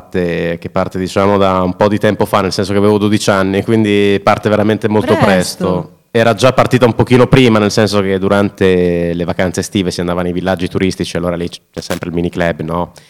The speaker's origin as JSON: {"language": "Italian", "town": "Sasso Marconi", "region": "Emilia-Romagna", "country": "Italy", "tie": "born or raised there", "also_born_or_lived": "Bologna", "said": "io sono nato a Bologna, ho sempre vissuto, sono cresciuto a Sasso Marconi e quindi sono stato lì da quelle parti, sono cresciuto da quelle parti, le scuole le ho fatte lì."}